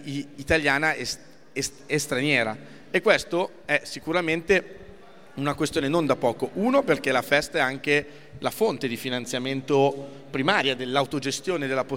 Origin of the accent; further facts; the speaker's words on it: Lombardy, Italy; Io ripeto, sono cresciuto in provincia di Varese, quindi a 120 km da Brescia.